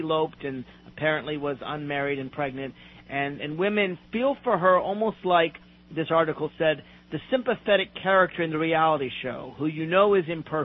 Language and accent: English; United States; but as an American, I have to say that, well, people have a right to do that.